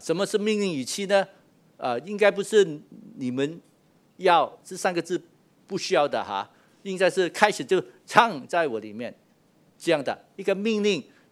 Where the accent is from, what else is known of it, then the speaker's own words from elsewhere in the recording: China; 但是我们中国人不但是这样，水果还吃什么菜，对吗？